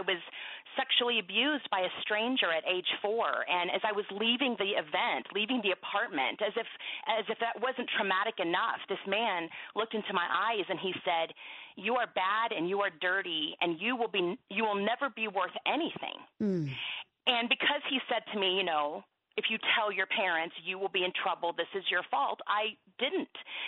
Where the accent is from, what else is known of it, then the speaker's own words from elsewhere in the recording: Texas, United States; I grew up in Texas, so, you know, it's potluck every Sunday and huge crowds and a lot of family and a lot of people.